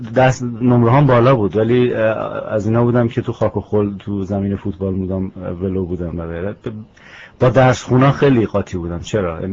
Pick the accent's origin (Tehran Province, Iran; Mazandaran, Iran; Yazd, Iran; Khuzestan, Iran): Tehran Province, Iran; Tehran; born there; من تهران متولد شدم. سال 1330 در خرداد 30 در تهران متولد شدم. الان میشه به زودی میشه 50 سالم.